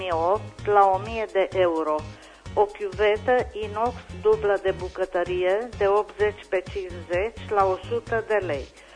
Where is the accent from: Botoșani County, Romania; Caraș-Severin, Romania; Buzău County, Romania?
Caraș-Severin, Romania; Anina; sunt din Anina și aș vrea să revin cu un anunț